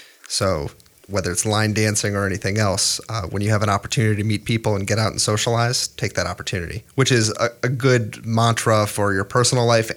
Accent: Cleveland, Ohio, United States; And even my hometown, Cleveland, Ohio, is ranked pretty highly as well.

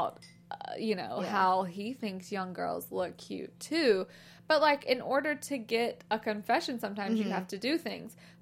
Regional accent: Alabama, United States; I'm from Alabama.

